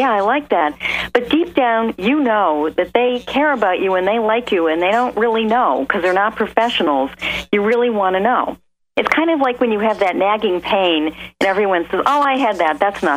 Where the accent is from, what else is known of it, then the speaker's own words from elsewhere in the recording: Detroit, Michigan, United States; yeah, I grew up in Detroit.